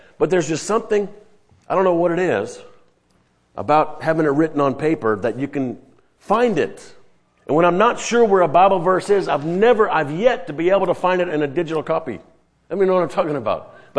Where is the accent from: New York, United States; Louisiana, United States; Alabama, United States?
Louisiana, United States; and I'm from Louisiana, we can go to New Orleans